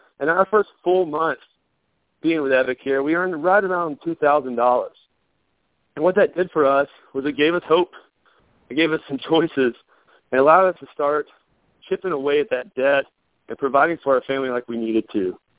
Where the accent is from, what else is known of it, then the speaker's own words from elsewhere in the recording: Chattanooga, Tennessee, United States; We are from Chattanooga.